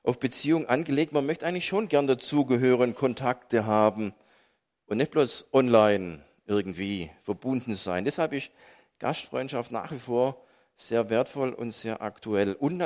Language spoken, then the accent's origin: German; Großsachsenheim, Baden-Württemberg, Germany; als Zehnjähriger, wo ich so, also da in Großsachsenheim da aufgewachsen bin